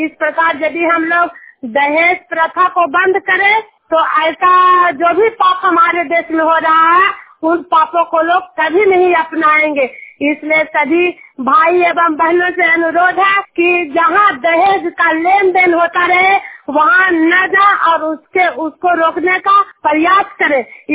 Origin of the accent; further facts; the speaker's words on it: Bihar, India; मैं नालंदा जिला हिंसा प्रखंड जुनियर गांव की निवासी हूँ